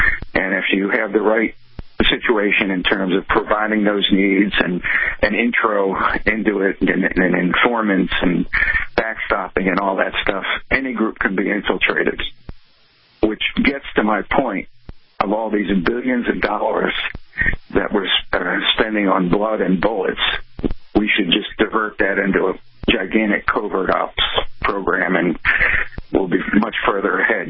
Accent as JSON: {"language": "English", "town": "Philadelphia", "region": "Pennsylvania", "country": "United States", "said": "I'm from South Philly. I'm 100% Italian. So I knew the Italian culture and the mob culture."}